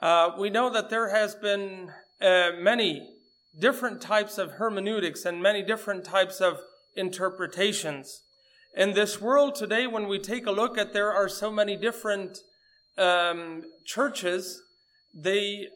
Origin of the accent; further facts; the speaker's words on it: Mexico; I am from Mexico.